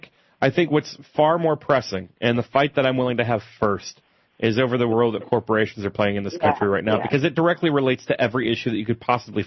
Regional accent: California, United States; The fact that I have probably been to more small towns in Iowa than I have in my home state of California is a problem.

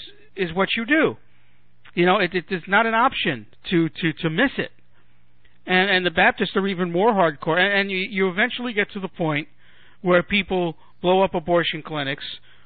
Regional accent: New York City, New York, United States; I mean, I grew up in New York City where everybody was Catholic that we knew, okay?

